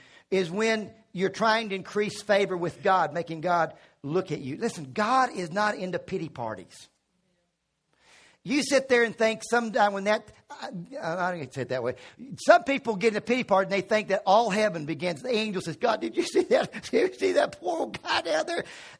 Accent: Virginia, United States; You know, the first time, I'm from Virginia, the first time I saw ashes on somebody's face

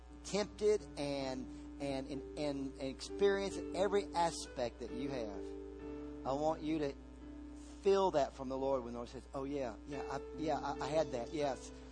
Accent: Virginia, United States; Once in a while, I grew up in Virginia. Every once in a while, I'll run into somebody from Virginia.

